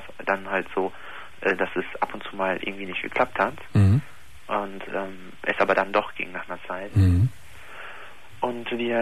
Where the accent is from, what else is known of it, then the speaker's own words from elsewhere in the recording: North Rhine-Westphalia, Germany; ich komme hier aus Nordrhein-Westfalen